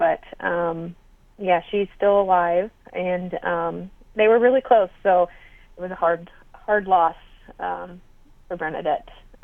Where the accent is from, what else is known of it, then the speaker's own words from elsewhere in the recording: California, United States; You know, I grew up in Orange County.